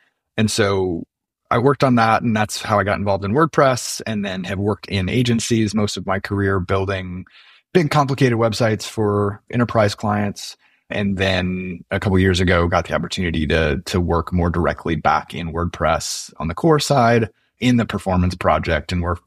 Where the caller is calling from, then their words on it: St. Louis, Missouri, United States; I am joining from St. Louis, Missouri in the United States.